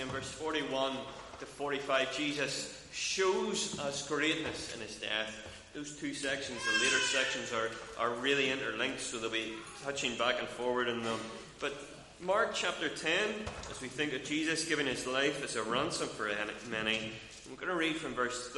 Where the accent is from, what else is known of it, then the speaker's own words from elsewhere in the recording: Northern Ireland, United Kingdom; But we're from Northern Ireland